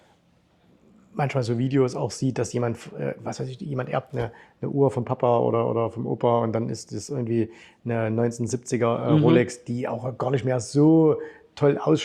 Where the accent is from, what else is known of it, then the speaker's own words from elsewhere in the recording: Saxony, Germany; aus Sachsen